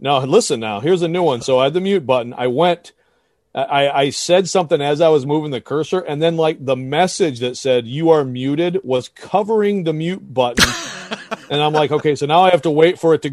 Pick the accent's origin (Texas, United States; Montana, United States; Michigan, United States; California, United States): Michigan, United States; And again, I'm from Michigan, man. Like I'm used to covering sports in Minnesota and Wisconsin, okay?